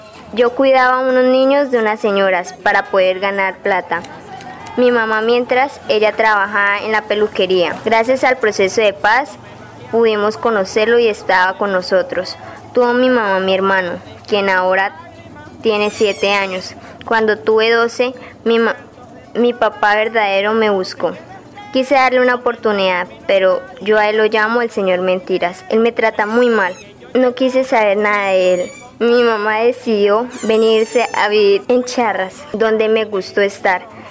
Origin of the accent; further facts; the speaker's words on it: Villavicencio, Meta, Colombia; Nací en Bogotá, Villavicencio.